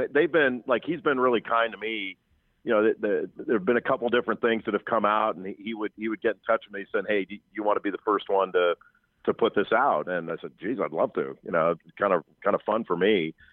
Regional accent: Los Angeles, California, United States; Yeah, I grew up in Los Angeles, so I'm a gigantic Dodger fan, and spent my younger years totally in love with the Dodgers.

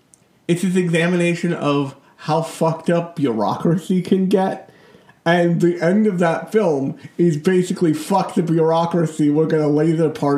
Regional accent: United States; in my home country, America, there's a pretty staunch and empowered right-wing political thing in Japan

